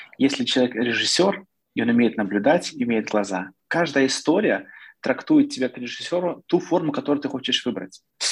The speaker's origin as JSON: {"language": "Russian", "country": "Belarus", "said": "Я говорю только о белорусах. Мы очень долго жили в иллюзии, что мы сможем, как мы говорим, белорусы, цмок."}